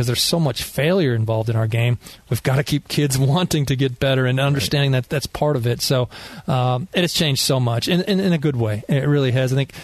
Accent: Wisconsin, United States; you know, I grew up in the Midwest in Wisconsin. I was a Brewers fan.

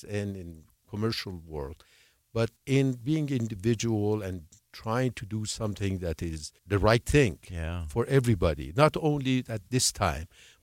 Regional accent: Iran; moved away; I'm from Iran, and in Iran, there are many philosophers that they promoted kindness.

